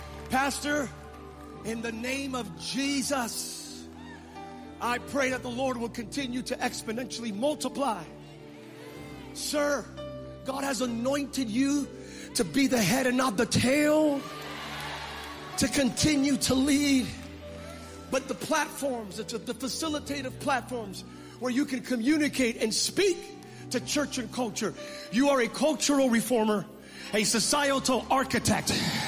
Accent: United States; I'm an American, so I have to use the lens of my context.

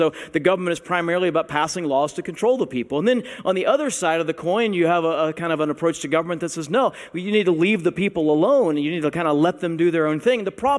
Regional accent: United States; And I'm an American, and nobody can tell me how I have to dress, right?

